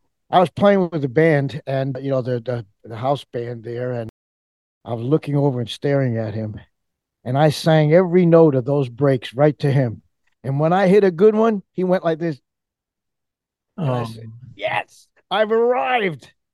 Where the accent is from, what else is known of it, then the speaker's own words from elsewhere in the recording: United States; Well, I had a really good fortune of growing up near New York City